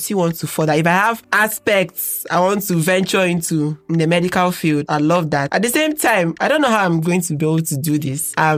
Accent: Nigeria; all my experiences as a Nigerian, a young Gen Z Nigerian

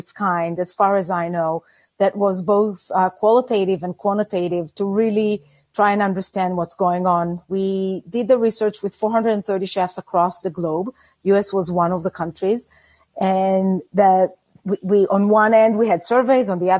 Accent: Israel; moved away as an adult; now in United States; I was born and raised in Israel and packed my two suitcases and came to the States almost 22 years ago.

